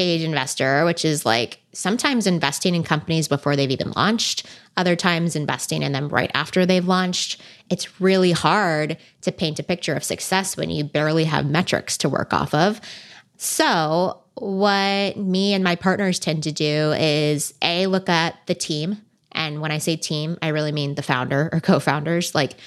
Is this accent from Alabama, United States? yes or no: no; California, United States; I've been born and bred in Silicon Valley and venture capital is just like right outside my door.